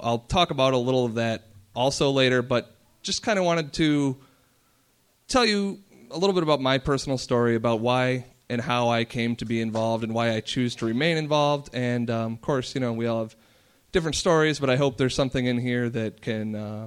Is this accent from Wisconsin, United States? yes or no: yes; Wisconsin, United States; I am originally from Wisconsin. I graduated in 2007 from the University of Wisconsin. Go Badgers.